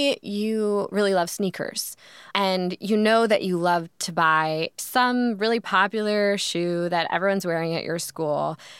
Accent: New York City, New York, United States; Fold it in half. I'm a New Yorker.

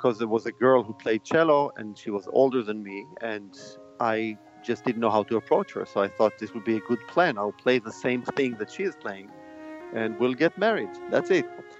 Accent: Israel; Yeah, well, I grew up in Israel in a kibbutz, which is a social community of about 500 people, middle of nowhere, mostly agriculture.

